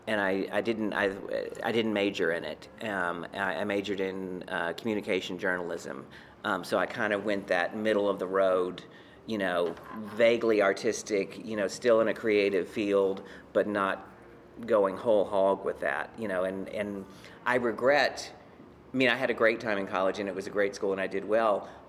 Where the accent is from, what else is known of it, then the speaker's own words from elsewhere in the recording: Beaumont, Texas, United States; my hometown of Beaumont, Texas, which is a small town, it's actually a medium-sized town, but it feels like a very small town